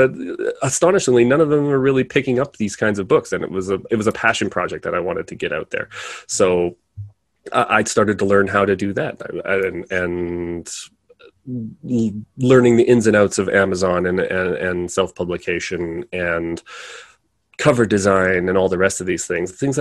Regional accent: Canada; Being a Canadian, we only have sweet tea.

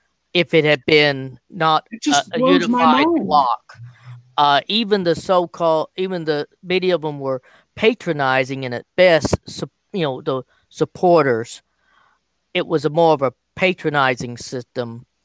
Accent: Texas, United States; I would say growing up in Texas, as I have

